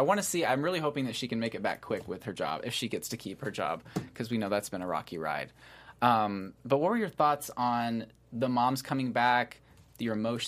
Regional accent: Missouri, United States; moved away; when I moved here 5 years ago from Missouri, I still call my mom and dad every day.

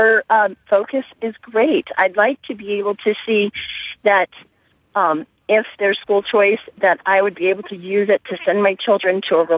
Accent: Vermont, United States; I'm from Vermont, and I'm sitting in my kids' classical school parking lot in New Hampshire

